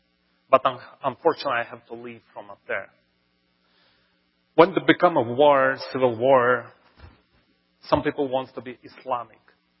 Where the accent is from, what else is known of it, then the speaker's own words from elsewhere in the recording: Tajikistan; born there; English is a second language; I was born in Tajikistan. I was born in a family who never believed for a God.